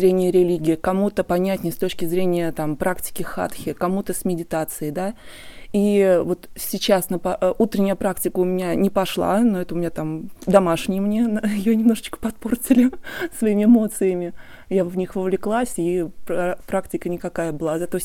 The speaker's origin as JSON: {"language": "Russian", "region": "Moscow", "country": "Russia", "said": "я из Москвы."}